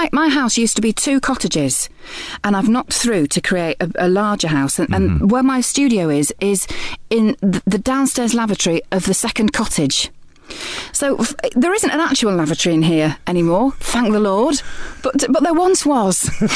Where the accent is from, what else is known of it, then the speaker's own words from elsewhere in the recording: North West England, United Kingdom; I am, yes, I'm from Cheshire, yes.